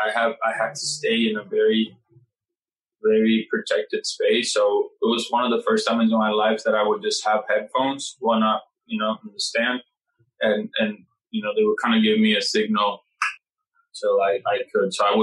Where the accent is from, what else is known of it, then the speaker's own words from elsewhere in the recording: Puerto Rico; and I come from Puerto Rico